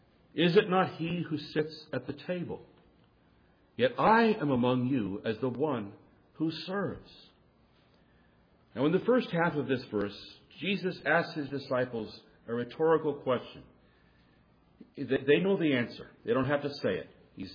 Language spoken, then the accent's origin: English; India; As I was growing up in India in my younger years, I remember how my father used to tell later on